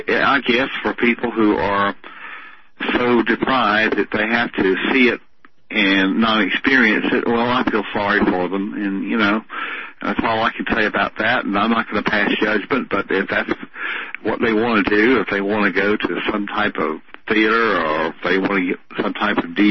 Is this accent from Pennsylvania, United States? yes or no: no; Camden, South Carolina, United States; back in the 50s, back in Camden, South Carolina, my hometown